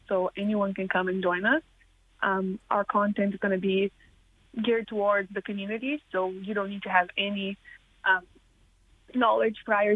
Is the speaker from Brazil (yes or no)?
yes; Brazil; English is a second language; moved away as an adult; And I'm from Brazil, so I came from Brazil to do my PhD.